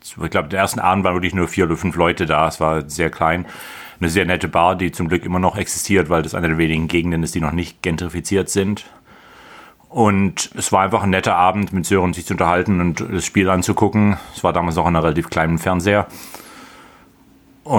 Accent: Tübingen, Baden-Württemberg, Germany; moved away as an adult; now in United States; Ich bin ursprünglich aus Tübingen, Süddeutschland und habe früher mit Fußball nicht viel zu tun gehabt eigentlich und bin vor 25 Jahren in die USA ausgewandert

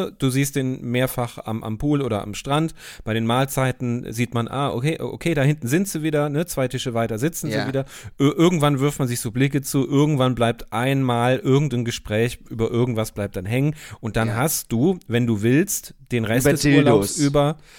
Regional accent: Turin, Piedmont, Italy; German is a second language; ich habe doch kaum Dialekt, oder? Und wir kommen aus Turin

